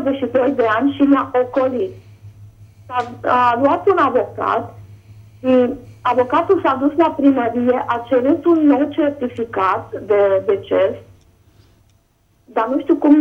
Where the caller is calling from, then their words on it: Oradea, Bihor County, Romania; din Oradea.